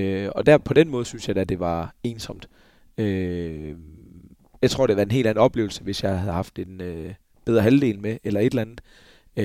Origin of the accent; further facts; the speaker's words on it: Esbjerg, Region of Southern Denmark, Denmark; når jeg er hjemme i Esbjerg